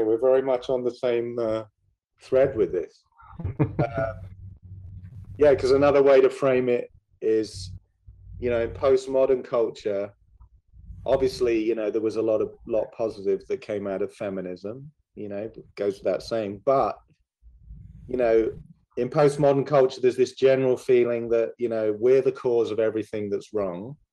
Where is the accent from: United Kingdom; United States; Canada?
United Kingdom; I'm British as well.